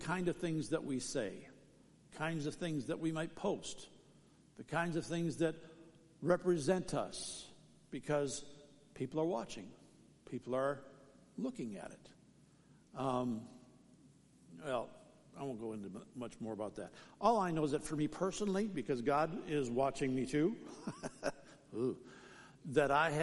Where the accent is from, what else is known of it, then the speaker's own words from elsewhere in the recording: St. Paul, Minnesota, United States; they find out … from St. Paul, and I went to high school in this area and grew up on the east side, this city, and now I'm a pastor